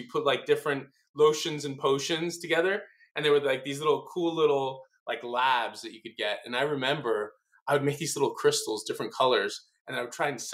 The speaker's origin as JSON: {"language": "English", "town": "Miami", "region": "Florida", "country": "United States", "tie": "born there", "said": "So my parents were Cuban refugees. They came to Florida. I was born in Miami."}